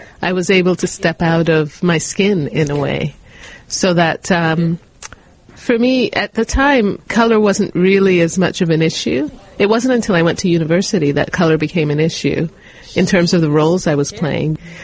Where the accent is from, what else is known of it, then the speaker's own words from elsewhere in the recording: Toronto, Ontario, Canada; also born or lived in England / Montreal; mom's from Grenada, and my father is from St. Vincent, and I was born in England. So when we came to Canada, we actually immigrated to Montreal. And then about age 8 or so, grade 2, I moved to Toronto.